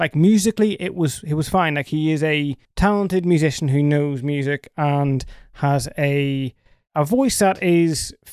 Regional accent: United States; This is our biggest spectacle where the world is watching and we're American

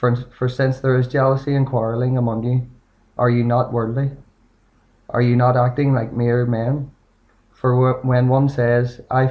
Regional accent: Belfast, Northern Ireland, United Kingdom; I'm from West Belfast, and I'll be reading from 1 Corinthians chapter 3.

